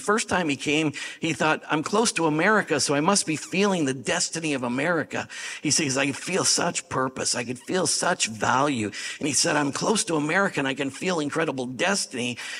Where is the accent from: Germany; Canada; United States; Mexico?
Canada; And I am a Canadian.